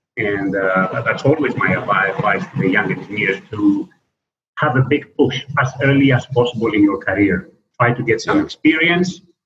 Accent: Katerini, Central Macedonia, Greece; Yes, I am from Thessaloniki. Actually, I'm from a city very near Thessaloniki. It's called Katerini, which is probably 50, 60 kilometers from Thessaloniki. That's my that's where I'm originally from. But I did spend my university years in Thessaloniki

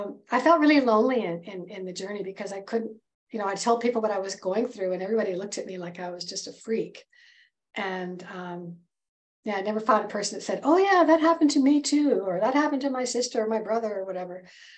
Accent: Edmonton, Alberta, Canada; born there; also born or lived in Vancouver, Canada; I'm a Canadian by birth. I'm born in Edmonton, and I have had quite an unusual life.

